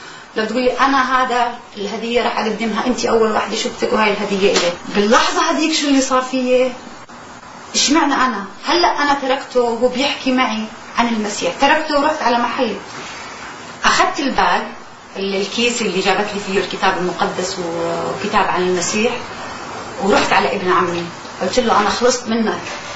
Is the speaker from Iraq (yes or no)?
no; Jordan; من الأردن، عشت من عائلة إسلامية. أنا كنت كأي مسلم ملقن،